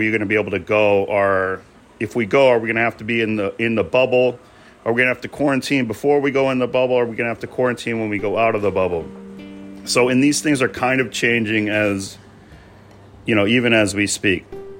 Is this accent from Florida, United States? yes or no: no; Michigan, United States; born or raised there; now in Beijing, China